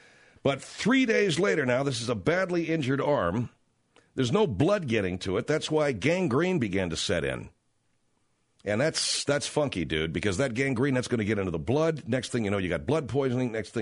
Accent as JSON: {"language": "English", "region": "California", "country": "United States", "tie": "born or raised there", "said": "I grew up and live in California. We just don't have those."}